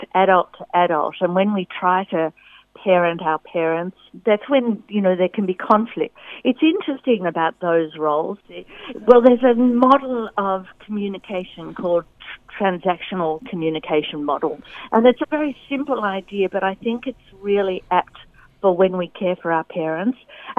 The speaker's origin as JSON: {"language": "English", "town": "Lilydale", "region": "Victoria", "country": "Australia", "tie": "born or raised there", "said": "But when I was growing up in Lilydale, it was just cows and dairy farms"}